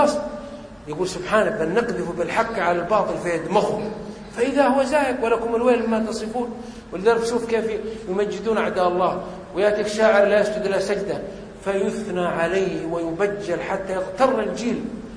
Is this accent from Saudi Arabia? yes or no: yes; Ha'il Province, Saudi Arabia; تعرف جبل سلمى وآجة في حائل عندنا في السعودية